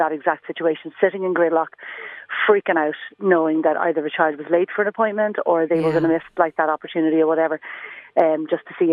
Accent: Dublin, Leinster, Ireland; I don't live in Dublin. But I'm from Dublin. I kind of know it well enough.

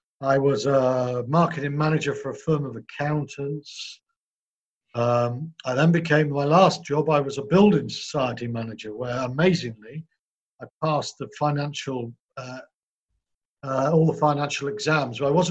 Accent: Wales, United Kingdom; I think growing up in Wales was a part.

